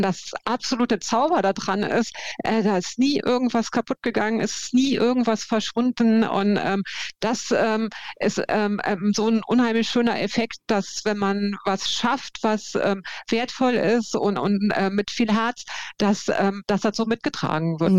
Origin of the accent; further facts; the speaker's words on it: Saarland, Germany; wie wahnsinnig schön grün ist es bei uns im Saarland.